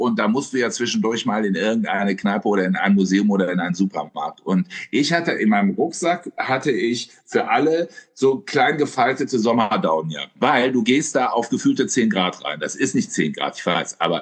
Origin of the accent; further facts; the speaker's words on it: Cologne, North Rhine-Westphalia, Germany; Ich komme aus Köln, ich trinke nur Plörer